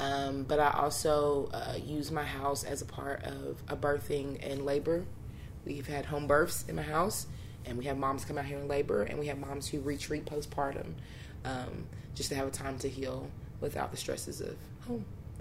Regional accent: Lexington, Kentucky, United States; also born or lived in Austin, Texas / Madison County, Kentucky; I was born in Austin, Texas, raised in Madison County, Kentucky, grew up in Lexington, Kentucky, and I'm back home in Madison County.

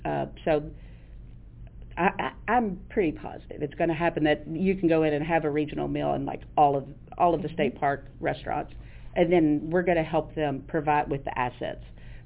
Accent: Kentucky, United States; Russell County.

